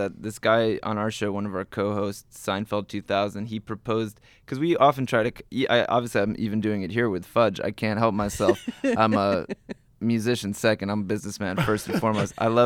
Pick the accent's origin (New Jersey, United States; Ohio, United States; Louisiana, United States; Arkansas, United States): New Jersey, United States; That was also tough, you know, growing up in New Jersey where...